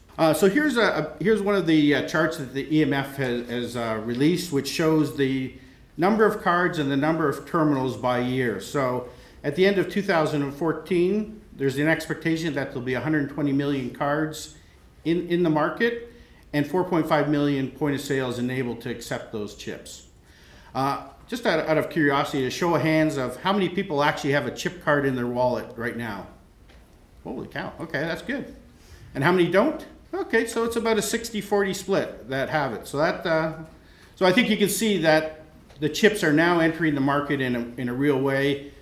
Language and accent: English; Canada; I'm from Canada.